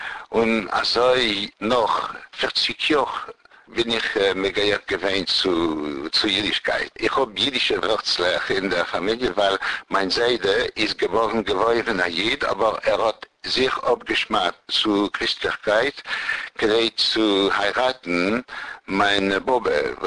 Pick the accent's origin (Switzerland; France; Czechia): France; Paris, Île-de-France; born there; German is a second language; Ich bin geboren in Paris, dem 6. Januar 1946. Nun, ich bin alter Jahr 63. Und ich bin geboren geworden in, wir können sagen, in einer Familie, was ist gewesen, laik.